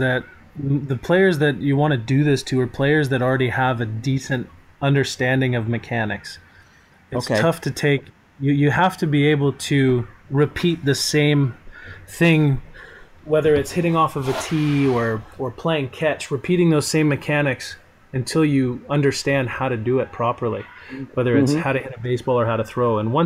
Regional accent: Las Vegas, Nevada, United States; growing up in Las Vegas, there's 20 different travel teams a kid can play for.

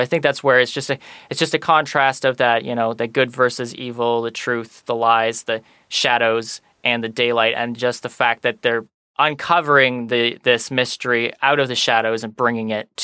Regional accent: Canada; it does take place in my home country, Canada

